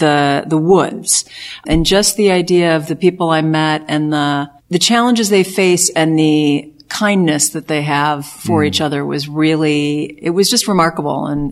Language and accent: English; Midwest, United States; I was raised in the Midwest. I love my Midwest background. I went to school back east, and then I went west